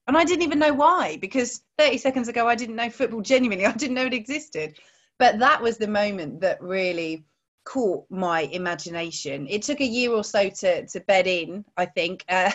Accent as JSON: {"language": "English", "region": "South East England", "country": "United Kingdom", "tie": "born or raised there", "lives_now": "Newcastle, United Kingdom", "said": "I grew up in Surrey. That's where I'm from originally, although I very definitively now do say Newcastle rather than Newcastle, which is what I said growing up."}